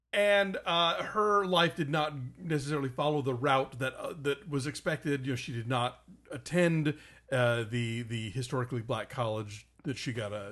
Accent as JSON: {"language": "English", "town": "Atlanta", "region": "Georgia", "country": "United States", "tie": "born or raised there", "lives_now": "Texas, United States", "said": "I didn't know what it was until I moved to Texas, and that's on me because I grew up in Atlanta"}